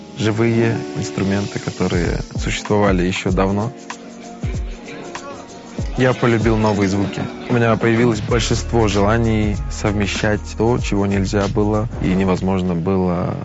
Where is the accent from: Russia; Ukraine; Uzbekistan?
Uzbekistan; Tashkent; Я родом из Ташкента.